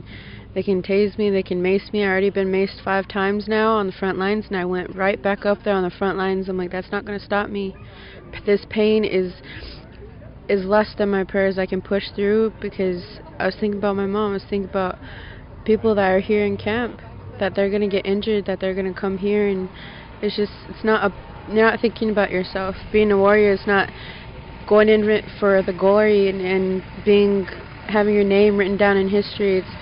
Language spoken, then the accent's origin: English; Cheyenne River, South Dakota, United States; Cheyenne River.